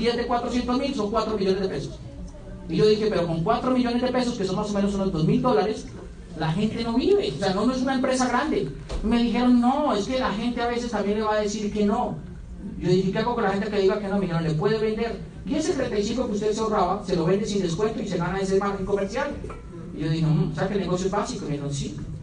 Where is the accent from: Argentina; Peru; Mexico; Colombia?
Colombia; cuando yo entré en mi país, en Colombia